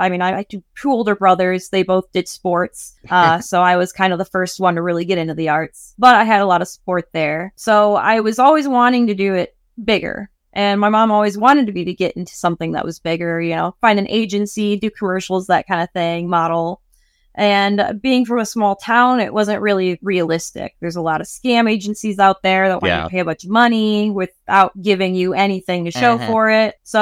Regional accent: Michigan, United States; And I went to a fine arts camp in Michigan because I'm originally from Michigan.

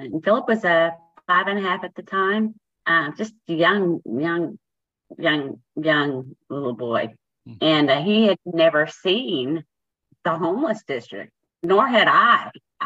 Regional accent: Keller, Texas, United States; I'm from Keller, Texas.

